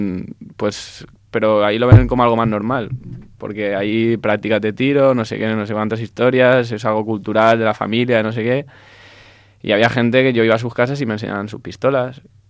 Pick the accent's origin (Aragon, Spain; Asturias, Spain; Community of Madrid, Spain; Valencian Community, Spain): Valencian Community, Spain; Alicante; Y yo, pues, soy español, soy más tradicional y me gusta.